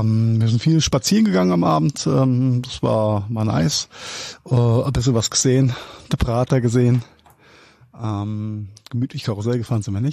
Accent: Mainz, Rhineland-Palatinate, Germany

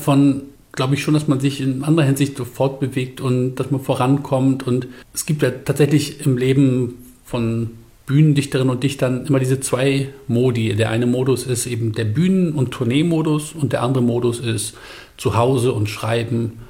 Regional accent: Bremen, Germany; Aber ich bin ja Findorfer. Deswegen, also da muss man auch dazu stehen. Also ich komme vom Torfkanal aus der Bremer Bahnhofsvorstadt.

